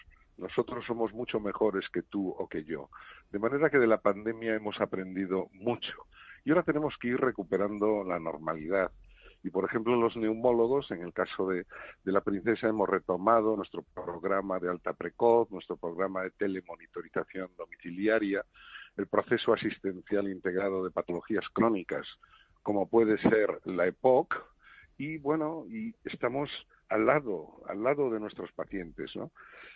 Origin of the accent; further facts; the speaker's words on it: A Pobra de Trives, Galicia, Spain; Yo soy gallego, urensano, de Pobra de Trives, y quiero que ese sentidiño guíe mis pasos en la vida.